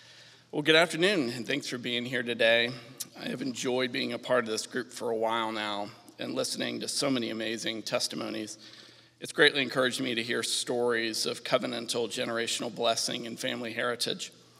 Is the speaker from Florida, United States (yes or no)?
yes; Orlando, Florida, United States; to Orlando, Florida, where we lived through college. I loved Orlando and will always consider it my hometown.